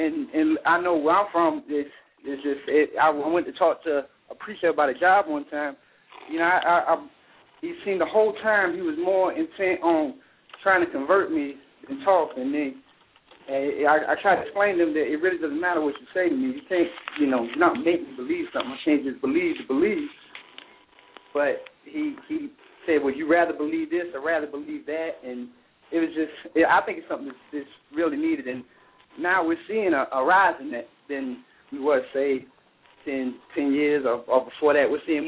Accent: Lake City, South Carolina, United States; I'm from Lake City, South Carolina, and it's like Lake City's below the poverty line, but there is a ton of churches.

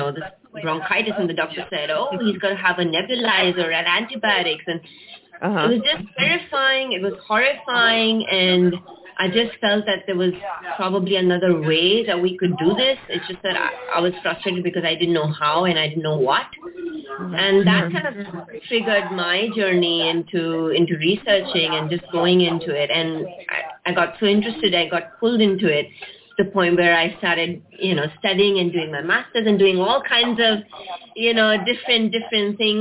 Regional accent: Canada; also born or lived in Anchorage, United States / India / Singapore; So I was born in Canada, so I'm actually Canadian.

